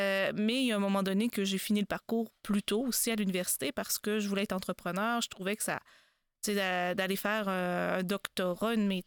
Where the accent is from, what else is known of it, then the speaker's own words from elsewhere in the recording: Drummondville, Quebec, Canada; Oui, ben moi, je suis de Drummondville.